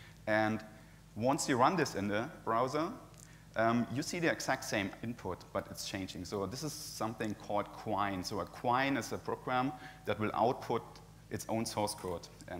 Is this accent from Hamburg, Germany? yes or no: yes; Hamburg, Germany; English is a second language; I'm from Hamburg.